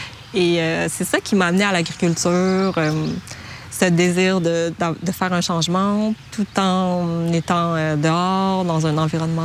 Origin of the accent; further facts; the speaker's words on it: Montreal, Quebec, Canada; born there; Je suis née à Montréal, dans Hochelaga-Maisonneuve. Mes parents sont chinois d'origine, mais ils ont grandi à Madagascar. La culture chinoise, c'était un peu distant pour moi.